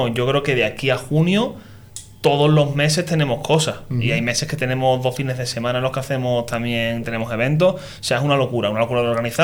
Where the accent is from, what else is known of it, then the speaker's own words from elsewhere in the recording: Andalusia, Spain; la verdad es que yo como andaluz veo esto